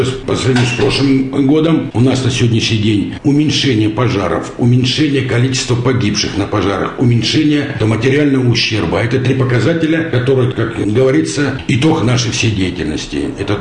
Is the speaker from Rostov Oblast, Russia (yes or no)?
yes; Kamensk-Shakhtinsky, Rostov Oblast, Russia; now in Moscow Oblast, Russia; Родился я в Ростовской области, город Камень-Шахтинский. Там проживал все время, там и учился.